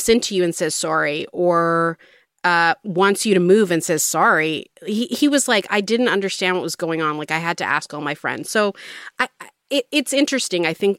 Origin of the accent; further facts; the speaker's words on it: United Kingdom; accent: British; that's my British accent